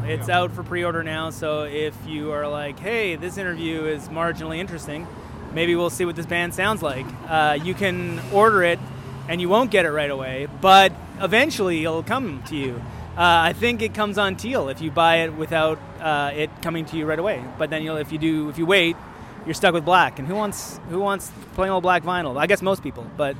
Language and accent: English; British Columbia, Canada; I'm real old. So I've been reading Discorder for a long time. I grew up on Vancouver Island